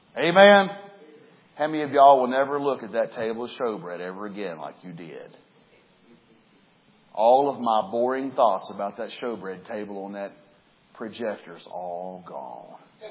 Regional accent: West Virginia, United States; Y'all need to remember, I'm from West Virginia. I like brown beans and cornbread.

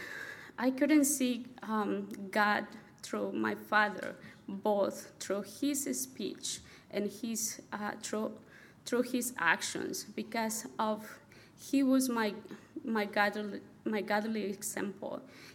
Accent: Guatemala; and I'm from Guatemala.

